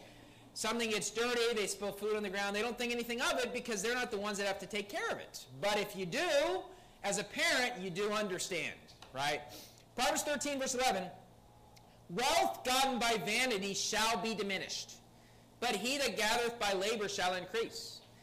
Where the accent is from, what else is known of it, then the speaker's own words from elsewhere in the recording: West Virginia, United States; I mean, and I never really went hunting growing up in West Virginia